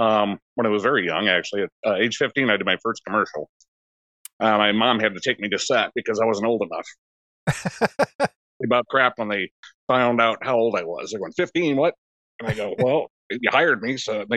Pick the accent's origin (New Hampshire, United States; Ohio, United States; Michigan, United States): Michigan, United States; Paw Paw; Well, I grew up in Papaw, Michigan.